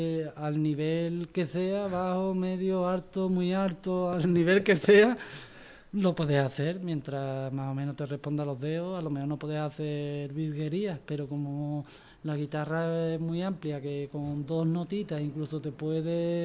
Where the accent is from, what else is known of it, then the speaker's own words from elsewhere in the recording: Chiclana de la Frontera, Andalusia, Spain; pues yo soy de Chiclana